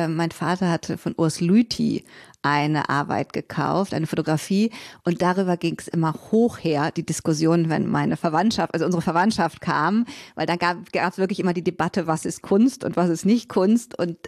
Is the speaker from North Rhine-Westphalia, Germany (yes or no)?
yes; Cologne, North Rhine-Westphalia, Germany; ich bin in Köln, im Umkreis Köln aufgewachsen